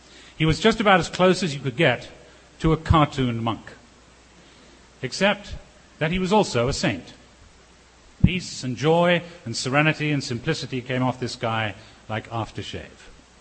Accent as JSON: {"language": "English", "region": "England", "country": "United Kingdom", "tie": "born or raised there", "said": "because I was growing up in England."}